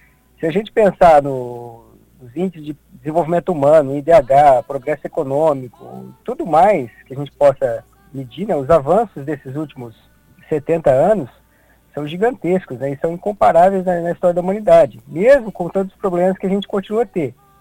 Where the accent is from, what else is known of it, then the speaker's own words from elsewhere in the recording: Assis, São Paulo, Brazil; born there; Eu trabalho em Paraguaçu e em Assis, que é a cidade onde eu nasci. Assis é a cidade que é um pouco maior que da região, uhum. Tem cerca de 100 mil habitantes, né?